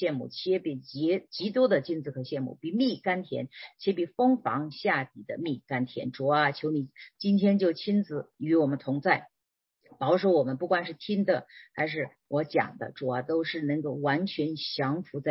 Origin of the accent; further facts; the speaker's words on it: Hubei, China; 我是湖北人，我的 L 和 N 从来分不清楚，第二那个前鼻音和后鼻音，后面加鸡和不加鸡的，我也从来都不清楚